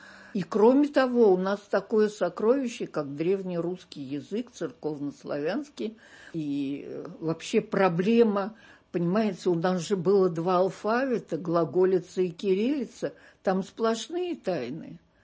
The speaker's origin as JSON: {"language": "Russian", "region": "Moscow", "country": "Russia", "said": "я из Москвы, а она из Софии."}